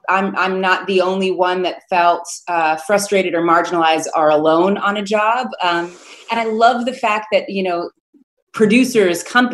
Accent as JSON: {"language": "English", "town": "Harlem", "region": "New York", "country": "United States", "said": "You know, we're from Harlem, and there are family marches."}